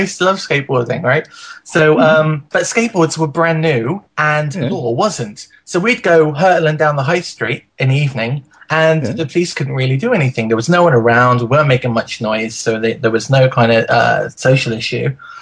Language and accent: English; England, United Kingdom; Now, I want to jump in here as an Englishman and as someone who supports their Queen.